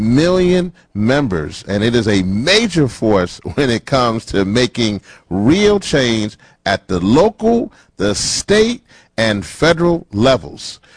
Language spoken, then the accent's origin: English; the South, United States; You know, I'm from the South, y'all